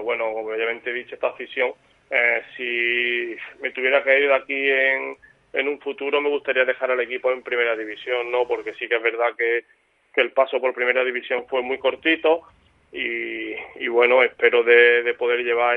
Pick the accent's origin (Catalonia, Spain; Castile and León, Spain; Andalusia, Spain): Andalusia, Spain; Málaga; now in Mallorca, Spain; el Málaga es el equipo de mi tierra, como tú bien has dicho, siempre se te queda una espina ahí clavada el por qué no poder haber triunfado en tu tierra. Pero bueno, estoy aquí en Mallorca